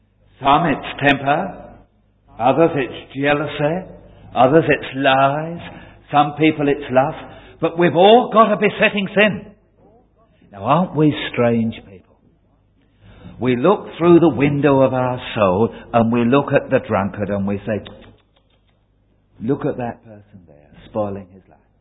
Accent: Bow, London, United Kingdom; Now, I'm a Cockney. I was born in Bow.

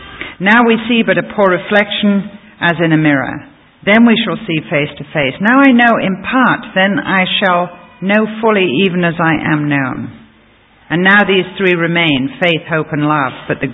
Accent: England, United Kingdom; I remember reciting this before I was ever a Christian in my school, because we still have prayers in English schools.

